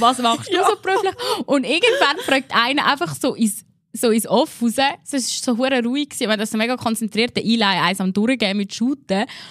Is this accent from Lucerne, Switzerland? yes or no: no; Mägenwil, Aargau, Switzerland; es war ja wirklich eigentlich Tour de Mägenwil, mein Heimatort.